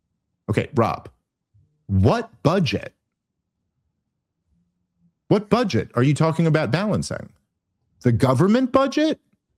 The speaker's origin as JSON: {"language": "English", "town": "New York City", "region": "New York", "country": "United States", "said": "I'm a New Yorker myself."}